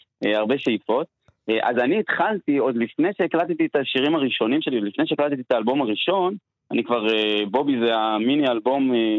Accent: Jerusalem, Jerusalem District, Israel; also born or lived in Rehovot; now in Tel Aviv, Israel; גדלתי בירושלים, עכשיו אני גר ופועל בתל אביב, אבל נולדתי ואת השנים הצעירות ביותר שלי עשיתי בשכונת שעריים, משם המשפחה.

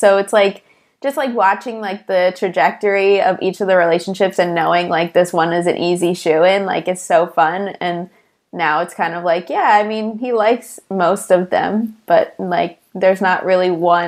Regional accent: Chicago, Illinois, United States; I have heard of Brittany because we're both from Chicago, but I don't know anything about her.

